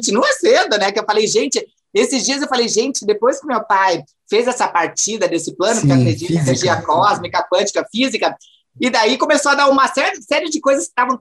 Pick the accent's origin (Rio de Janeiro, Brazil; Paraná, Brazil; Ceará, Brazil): Paraná, Brazil; Curitiba; now in São Paulo, Brazil; eu sou de Curitiba, nasci lá, né? Eu dei um hello mundo em Curitiba, né? E foi isso, né? Então, eu sou de Curitiba, moro há 4 anos em São Paulo